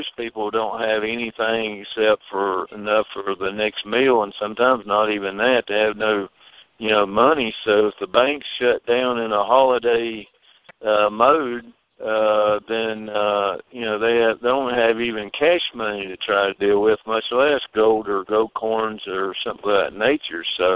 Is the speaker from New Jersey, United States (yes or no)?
no; North Carolina, United States; I'm from North Carolina.